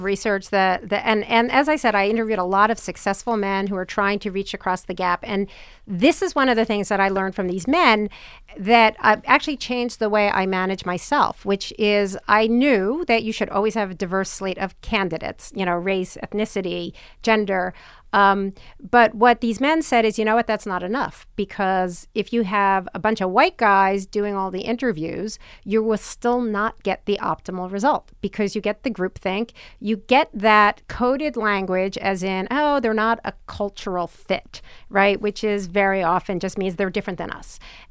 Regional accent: New Jersey, United States; How I was born and raised in New Jersey, so I do not take that as fine with me, right?

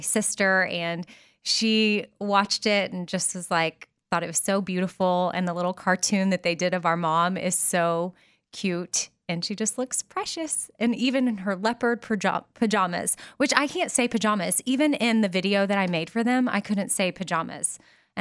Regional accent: Austin, Texas, United States; especially Austin being my hometown and where I grew up

